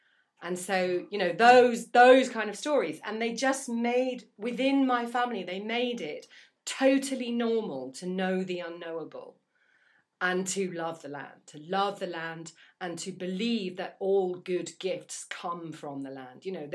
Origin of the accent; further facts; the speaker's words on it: England, United Kingdom; I was born and raised in England